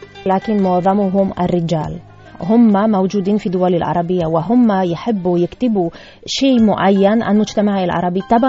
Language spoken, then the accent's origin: Arabic; Slovakia; Arabic is a second language; انا سلوفاكيه وما عندي اسم سلوفاكي